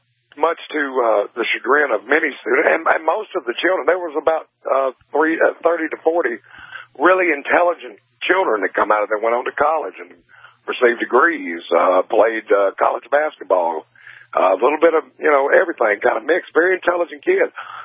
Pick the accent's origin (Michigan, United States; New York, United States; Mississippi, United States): Mississippi, United States; I am from Mississippi. I have lived in the eastern Arkansas, Mississippi area for 40 years of my life, all 40 of them.